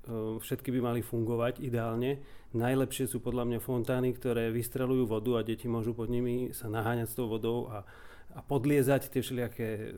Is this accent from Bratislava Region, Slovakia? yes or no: yes; Bratislava, Bratislava Region, Slovakia; now in Stupava, Slovakia; ale už nie som Bratislavčan, čiže v Stupave tých fontán veľa nemáme